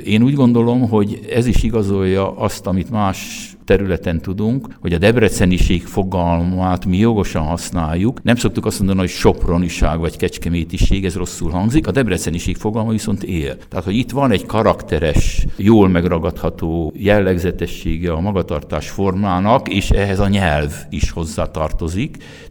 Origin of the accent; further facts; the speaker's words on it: Borsod-Abaúj-Zemplén, Hungary; Csak hogy ahonnan én jöttem Borsodból, ott a furi az negatív jelző, hogy olyan furcsa, vagy idétlen, vagy szó, tehát negatív kicsengés.